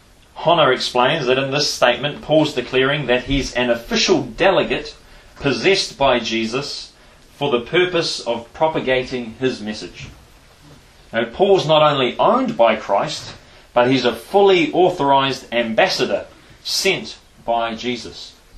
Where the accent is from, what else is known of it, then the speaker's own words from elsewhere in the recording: New Zealand; Probably a touch more than we get from just skimming through it as everyday Kiwi folk.